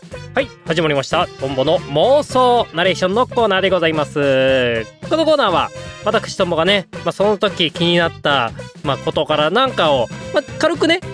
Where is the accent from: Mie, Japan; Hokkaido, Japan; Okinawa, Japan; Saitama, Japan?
Hokkaido, Japan; 私が生まれ育ったのが北海道っていうことで